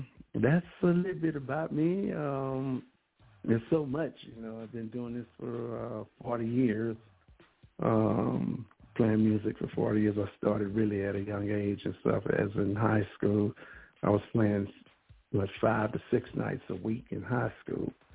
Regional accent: Houston, Texas, United States; I'm from Houston, Texas. Sunny side, that is.

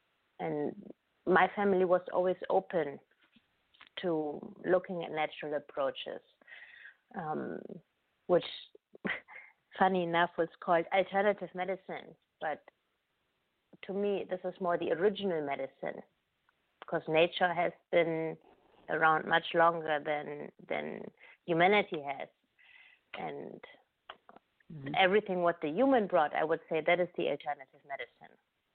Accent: Germany; also born or lived in Africa / Asia; Mostly in Germany, but also in Africa and Asia. So my family was also, we were traveling and living in different countries.

